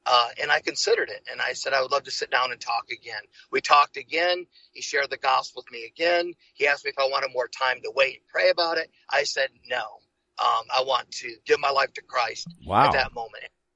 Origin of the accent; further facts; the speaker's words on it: Michigan, United States; moved away as an adult; And I moved from, I grew up in Michigan. I moved to Arizona.